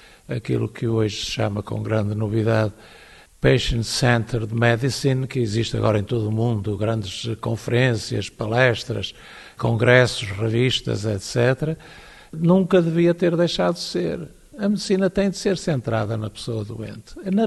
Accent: Porto, Portugal; não podia ir para direito, que não havia na minha cidade natal, no Porto.

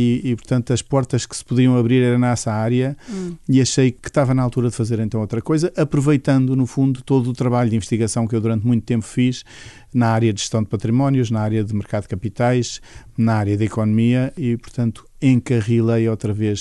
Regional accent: Carcavelos, Lisbon, Portugal; Nasci em Lisboa, cresci em Carcavelos, onde morava com os meus pais, somos 6 irmãos.

